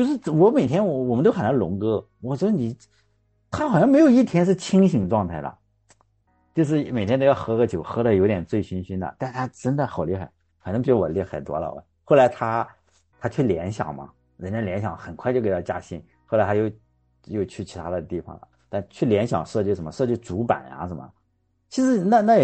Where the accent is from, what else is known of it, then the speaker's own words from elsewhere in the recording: Shandong, China; 虽然我是咱们山东人，大家都说能喝，但我真的不能喝